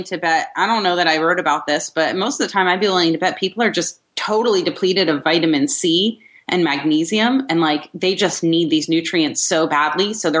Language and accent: English; New Jersey, United States; Sorry, I'm from New Jersey. We cut everybody off driving or talking.